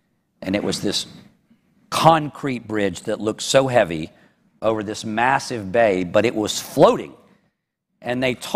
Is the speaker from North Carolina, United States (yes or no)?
yes; Charlotte, North Carolina, United States; And I actually heard the gospel in many different contexts growing up in Charlotte, from my grandmother and even from my mother and in church settings.